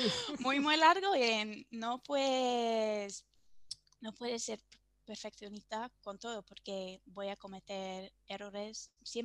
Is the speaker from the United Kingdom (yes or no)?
yes; England, United Kingdom; Spanish is a second language; moved away as an adult; now in Seville, Spain; soy inglesa y llevo 2 años en Sevilla. Y pues sí, creo que pues vivo ahora en España